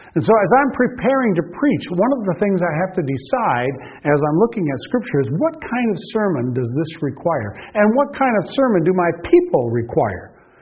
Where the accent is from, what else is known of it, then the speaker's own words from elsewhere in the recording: United States; And, you know, for me, as an American, you just got to love his accent.